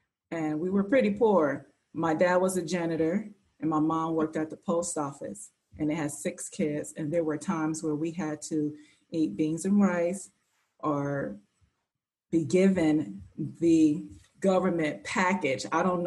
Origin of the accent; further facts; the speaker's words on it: Cincinnati, Ohio, United States; now in Atlanta, United States; But basically, I'm from Cincinnati, Ohio, and I've been living in Atlanta for almost 20 years.